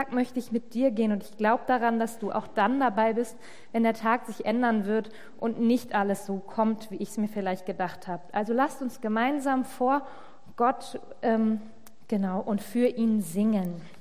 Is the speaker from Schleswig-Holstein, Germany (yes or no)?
yes; Schleswig-Holstein, Germany; in dem für mich schönsten Bundesland der Welt, Schleswig-Holstein, wo ich herkomme